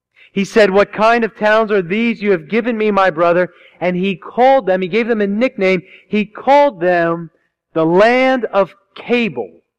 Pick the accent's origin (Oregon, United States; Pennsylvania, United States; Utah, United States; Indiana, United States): Pennsylvania, United States; I don't buy any of it. I'm from Fulton County. What can I say?